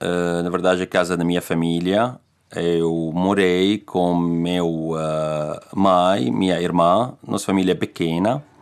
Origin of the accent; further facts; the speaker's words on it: Damascus, Damascus Governorate, Syria; Portuguese is a second language; now in São Paulo, Brazil; eu sou sírio, eu sou refugiado sírio aqui no Brasil, quase 4 anos. Eu morava na Damasco, capital de Síria, num bairro chama Baramke, bairro muito legal, muito lindo. Agora eu moro aqui no centro da cidade de São Paulo.